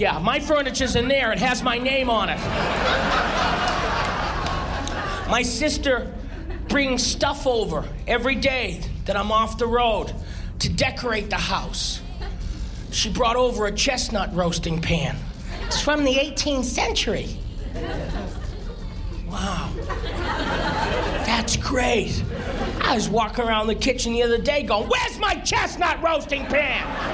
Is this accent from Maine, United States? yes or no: no; Boston, Massachusetts, United States; I'm originally from Boston, as I said.